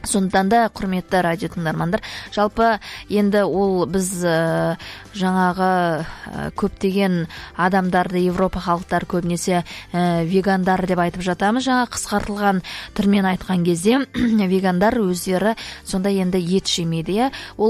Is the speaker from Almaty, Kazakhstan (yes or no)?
yes; Almaty, Kazakhstan; born there; бізде осы Алматы өңірінің осындай жерінде туғанбыз